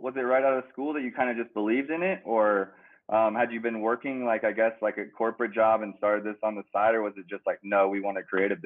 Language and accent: English; Kinshasa, DR Congo; I grew up in Africa. Yeah. I was in Congo in the year Kinshasa, Congo in the year 2000.